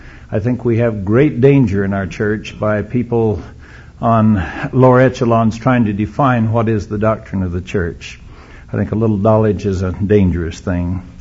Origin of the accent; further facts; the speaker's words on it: Arlington, Virginia, United States; I was raised in Arlington, Virginia.